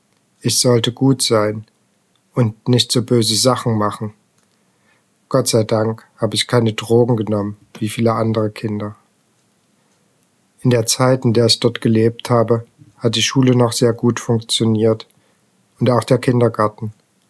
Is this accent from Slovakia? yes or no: yes; Rimavská Sobota, Banská Bystrica Region, Slovakia; Ich bin in der Slowakei geboren, in Rimavská Sobota, in einem Roma-Viertel.